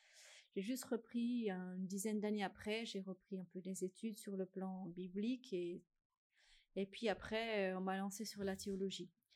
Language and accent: French; Belgium; moi je suis belge, hein, donc j'étais en Belgique